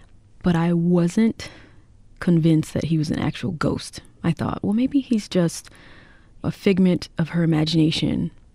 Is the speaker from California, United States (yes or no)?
no; DeLille, Mississippi, United States; a fictional twin of my hometown, mm-hmm. DeLille, Mississippi.